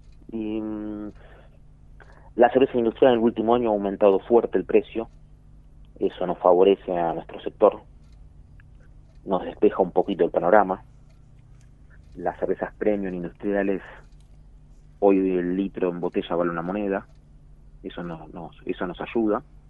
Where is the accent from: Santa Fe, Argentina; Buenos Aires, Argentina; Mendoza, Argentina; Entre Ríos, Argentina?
Buenos Aires, Argentina; yo te hablo también un poco como porteño en este momento.